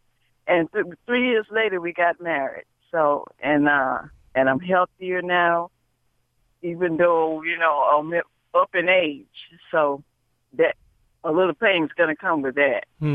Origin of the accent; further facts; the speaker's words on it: Florida, United States; Well, like I told the first caller that I spoke to, I'm from Florida